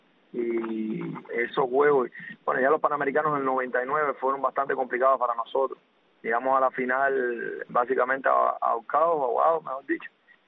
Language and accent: Spanish; Cuba; Todos nosotros, que como quiera que sea, donde quiera que estamos, somos cubanos.